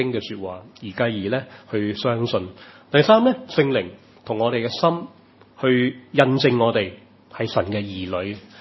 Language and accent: Cantonese; China; 我們中國人都很難，即是一個即是很含蓄的民族